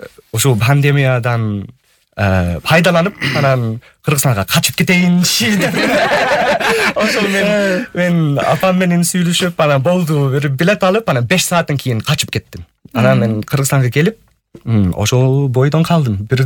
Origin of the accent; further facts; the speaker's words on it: England, United Kingdom; Kyrgyz is a second language; Мен ошо өзүм Англиядан болдум. Англиянын батышындагы кичинекей шаардан болдум. Ал жакта төрөлүп чоңойгом.